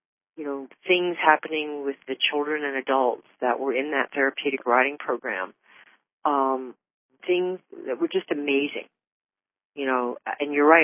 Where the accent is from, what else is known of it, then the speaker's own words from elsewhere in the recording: New York City, New York, United States; born there; I was born in New York City, and we moved because of, you know, my dad bought me a horse when I was five, and so that forced us to move from New York City to the country.